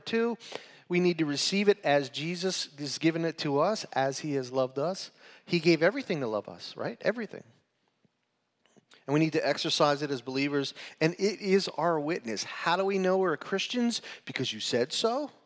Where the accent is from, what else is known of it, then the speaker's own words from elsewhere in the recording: New York, United States; and we're from New York.